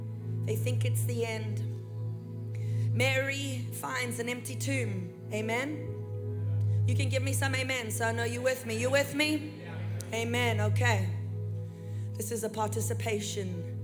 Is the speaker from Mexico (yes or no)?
no; South Africa; moved away as an adult; I'm a hairdresser from South Africa originally